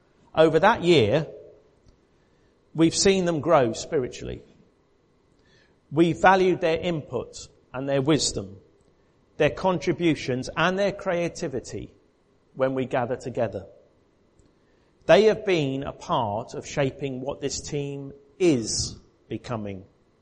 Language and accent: English; England, United Kingdom; Now, we're not meant to say this because we're English.